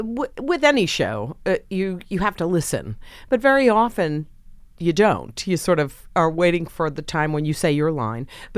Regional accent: East Coast, United States; I know, I'm from the East Coast and I say aunt too

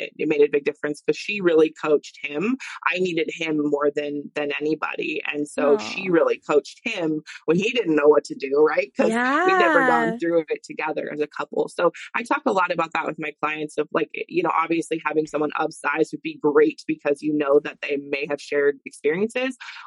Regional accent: Idaho, United States; I grew up in North Idaho.

